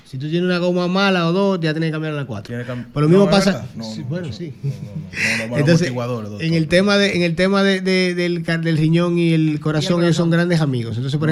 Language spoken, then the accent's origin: Spanish; Dominican Republic; Hay una variante que se llama APOL1, que la tenemos nosotros en República Dominicana, porque somos descendientes del África subsahariana